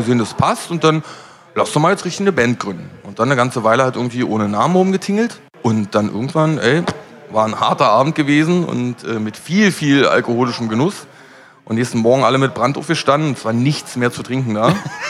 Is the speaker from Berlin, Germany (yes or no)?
yes; Berlin, Germany; ich bin in Schöneberg groß geworden